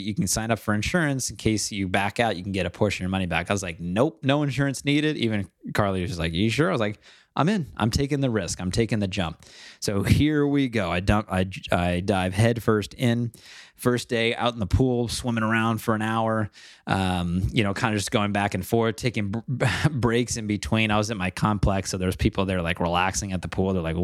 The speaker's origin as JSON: {"language": "English", "region": "California", "country": "United States", "tie": "born or raised there", "said": "I was born and raised in Orange County. Heck, I even went to Chapman University, which is in Orange County."}